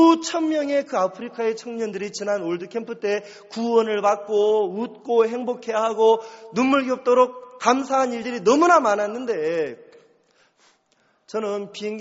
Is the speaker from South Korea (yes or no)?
yes; South Korea; 한국에서 왔다고